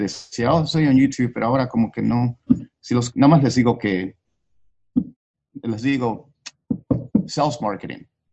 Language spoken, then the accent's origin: Spanish; Mexico; Para mí es un orgullo porque soy mexicano y siempre he tenido un gran respeto por España